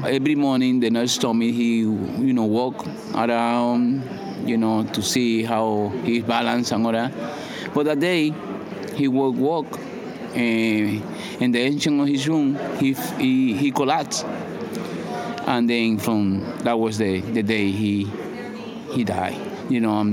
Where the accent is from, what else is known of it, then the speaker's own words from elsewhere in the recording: Dominican Republic; I'm from Dominican Republic. I'm 57 years old.